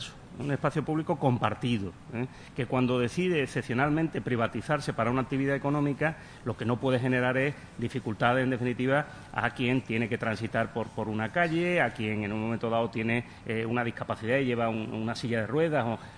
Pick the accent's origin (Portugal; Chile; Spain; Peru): Spain; Seville, Andalusia; Yo soy sevillano, he vivido siempre aquí